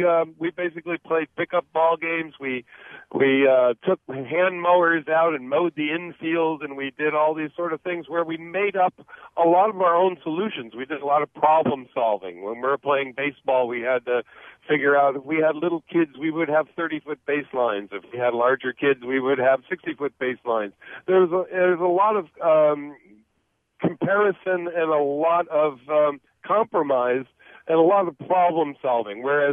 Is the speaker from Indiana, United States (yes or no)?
no; Chicago, Illinois, United States; now in Madison, United States; I grew up in Chicago, and I grew up across the street from a park.